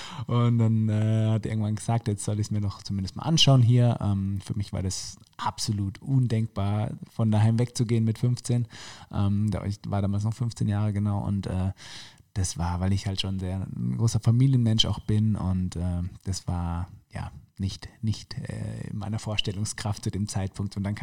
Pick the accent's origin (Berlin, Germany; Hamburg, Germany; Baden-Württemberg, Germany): Baden-Württemberg, Germany; now in Munich, Germany; Genau, also badische Herkunft.